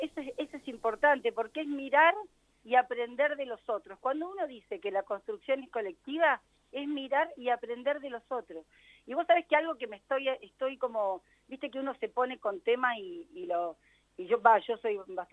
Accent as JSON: {"language": "Spanish", "region": "Santa Cruz", "country": "Argentina", "said": "yo como santacruceña estoy siempre muy agradecida de todo aquel que decide venir a vivir a mi tierra"}